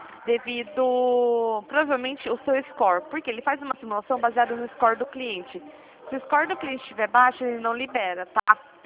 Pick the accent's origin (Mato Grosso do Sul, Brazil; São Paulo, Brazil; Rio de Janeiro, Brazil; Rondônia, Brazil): São Paulo, Brazil; Piracicaba; Eu sou interior de São Paulo, Piracicaba.